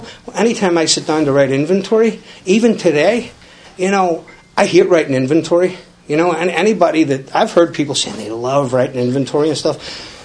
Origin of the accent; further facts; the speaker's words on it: Belfast, Northern Ireland, United Kingdom; And I'm from West Belfast, but I went to South Belfast because I didn't want anybody from my neighborhood seeing me in the meetings